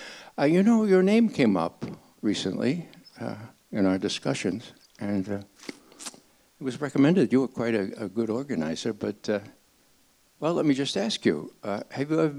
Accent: Bronx, New York, United States; Now, I'm from the Bronx, right?

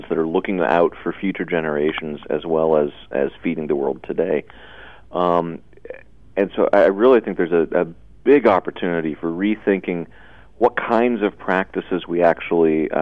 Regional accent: United States; But you know, speaking as an American, there's not that many environmental problems that I can claim my government has been leading on for decades.

